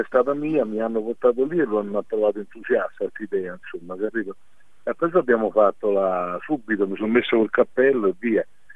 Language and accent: Italian; Rome, Lazio, Italy; born there; Io sono nato a Roma, non è stato un errore.